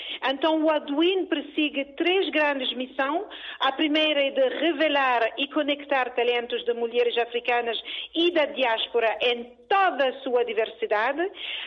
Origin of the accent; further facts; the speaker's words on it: France; Portuguese is a second language; also born or lived in Cape Verde; o meu português não é perfeito, porque eu nasci na Cabo Verde, cresci na França, trabalhei com empresas americanas e asiáticas, e então não teve a oportunidade de falar português sempre.